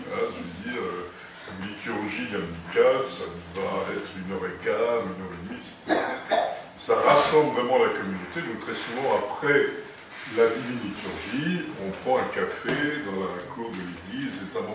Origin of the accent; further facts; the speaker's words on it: France; parce que chez nous en France